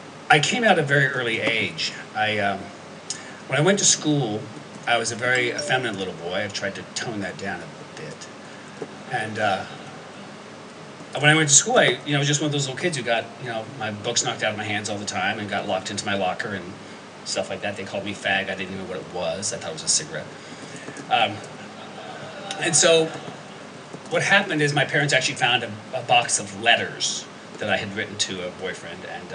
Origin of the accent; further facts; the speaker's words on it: Ohio, United States; born there; moved away; also born or lived in Texas; I was born, actually, in a small town in mid-eastern Ohio. I'm not Texan by birth. I got there as soon as I could.